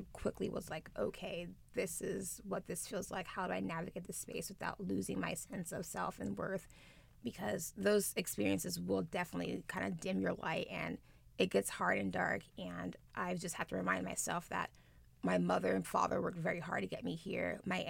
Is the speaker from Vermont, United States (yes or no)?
no; Los Angeles, California, United States; Because I grew up in Los Angeles. I grew up in the Valley, and it's very diverse, my group of friends.